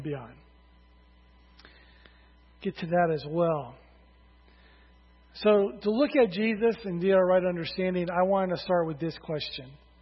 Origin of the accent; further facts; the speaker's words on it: United States; Americans, it's in our heritage to acknowledge God. Would you agree? To be semi-religious, that's part of being American.